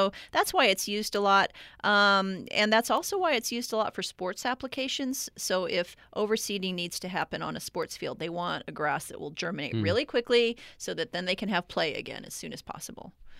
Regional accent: Texas, United States; That's what I grew up with in Texas.

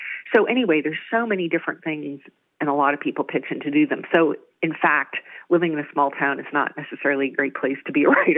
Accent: New England, United States; now in Port Orford, United States; I'm originally from New England, and I lived in a bunch of different places in the West.

